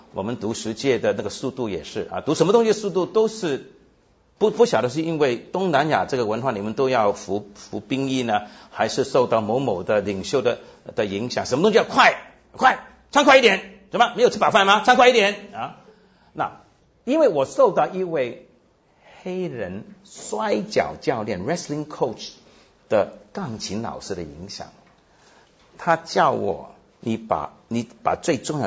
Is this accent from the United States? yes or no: yes; United States; 那我是从美国来的，我是北美华人啊，我来了新加坡、马来西亚已经有十多年了。第一次来是1992年，